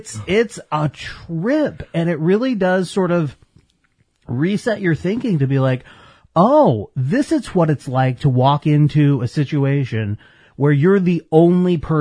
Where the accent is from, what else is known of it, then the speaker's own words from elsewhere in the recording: Vermont, United States; Especially if you are from an area like I am from Vermont.